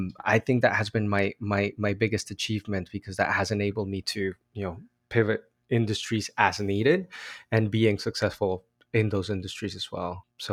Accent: Bogotá, Colombia; now in Los Angeles, United States; I grew up in Bogota, Colombia.

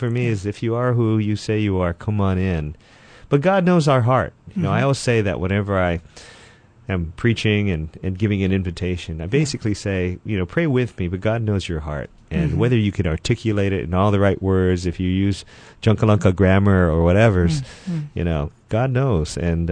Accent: Hawaii, United States; Well, I grew up in the university area, right near public educational TV.

